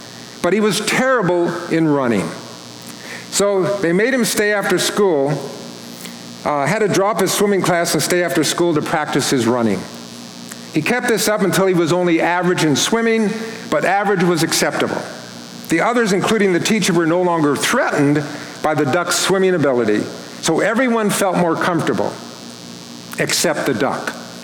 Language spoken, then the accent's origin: English; Palm Springs, California, United States; I grew up in Palm Springs, California